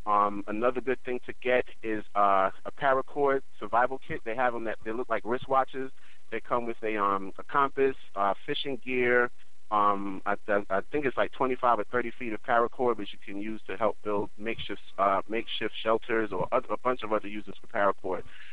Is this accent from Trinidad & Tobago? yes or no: yes; Trinidad & Tobago; Actually, we grew up using those in Trinidad quite often